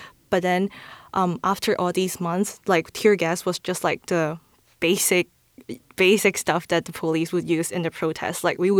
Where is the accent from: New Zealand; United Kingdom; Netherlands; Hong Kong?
Hong Kong; moved away as an adult; now in United States; Okay, I grew up in Hong Kong, and then I have been living there for like 20 years, and I moved here. I moved to the U.S. recently